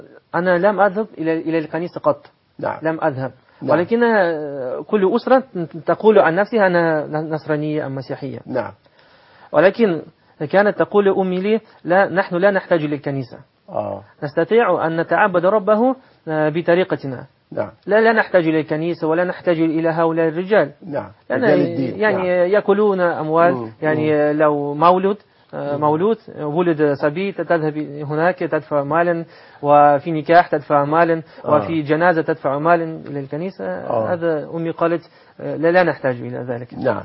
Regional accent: Russia; Arabic is a second language; هذا عندنا في روسيا

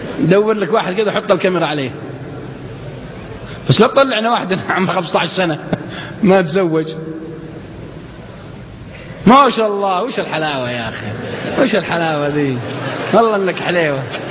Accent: Al-Qassim, Saudi Arabia; إن كانت عندنا في القصيم تقول لها يا بعد أهل القصيم

